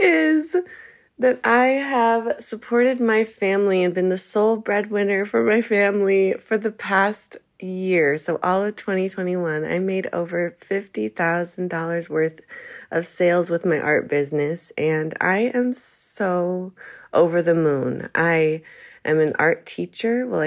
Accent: United States; now in Heidelberg, Germany; I'm American, but I'm based in Heidelberg, Germany.

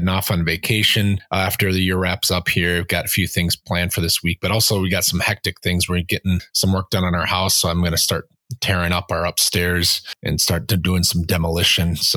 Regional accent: Minnesota, United States; And as a Minnesotan, again, I can't help but mention the weather, but not the weather here.

